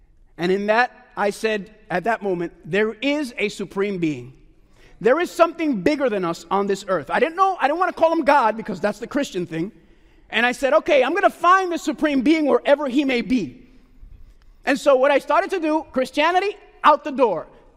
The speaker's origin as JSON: {"language": "English", "country": "Puerto Rico", "tie": "born or raised there", "said": "when I was growing up in Puerto Rico"}